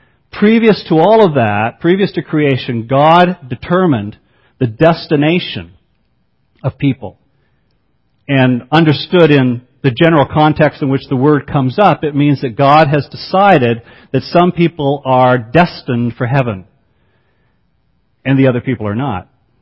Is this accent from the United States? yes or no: no; Brockville, Ontario, Canada; I grew up in Brockville, Ontario, attending First Presbyterian Church, an old, old church.